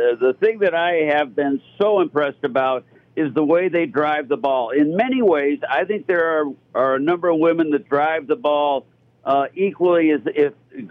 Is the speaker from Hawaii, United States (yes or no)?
yes; Hawaii, United States; they're paying me to watch the best women players in the world play golf in my home state of Hawaii, and the trade winds are blowing, so I am happy.